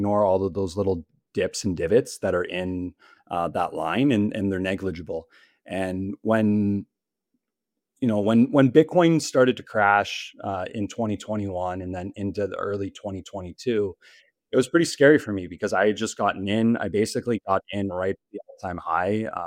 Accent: Canada; I'm from Canada

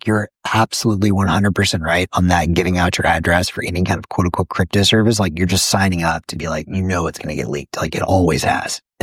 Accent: the South, United States; now in Bay Area, United States; You know, I'm from the South where Cash App dominates, which is cool.

